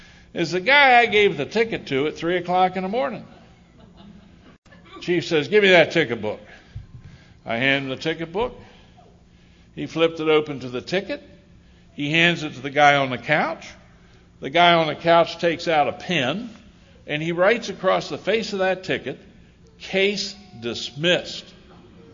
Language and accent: English; Hagerstown, Maryland, United States; We went back to my hometown of Hagerstown.